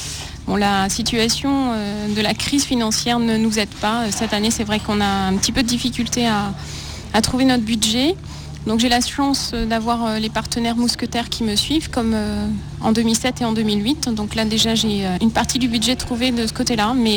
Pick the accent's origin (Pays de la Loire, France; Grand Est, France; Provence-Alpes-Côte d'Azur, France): Pays de la Loire, France; Mamers; je suis originaire de Mamers.